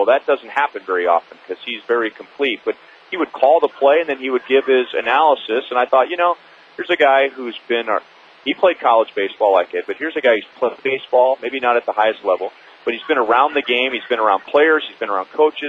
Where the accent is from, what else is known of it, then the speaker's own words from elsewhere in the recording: Los Angeles, California, United States; I grew up in Los Angeles listening to Vin Scully